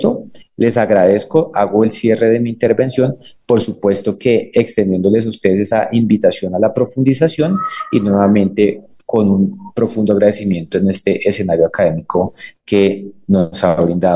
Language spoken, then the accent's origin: Spanish; Colombia; sino también como colombianos que realizamos operaciones en el mundo virtual